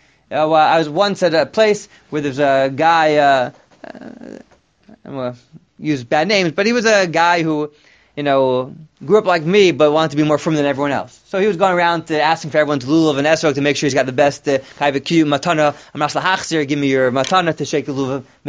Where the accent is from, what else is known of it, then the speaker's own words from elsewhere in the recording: Teaneck, New Jersey, United States; Now, growing up in Teaneck, so there was a family around the corner